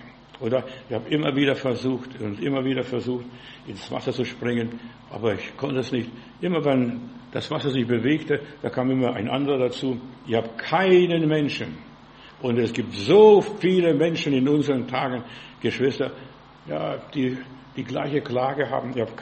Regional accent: Berlin, Germany; Ich sage aus Berlin.

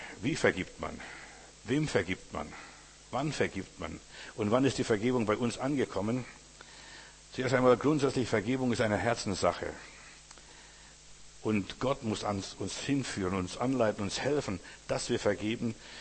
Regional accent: Klaipėda, Klaipėda County, Lithuania; Ich bin mal in Memel, bin nach Hause gefahren, wo ich als Junge am Haff gespielt habe.

